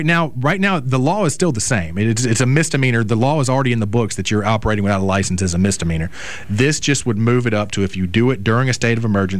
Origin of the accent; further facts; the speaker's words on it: Mobile, Alabama, United States; I'm so happy to be down here in South Alabama, from South Coastal Alabama, born and raised in Mobile. This is my home.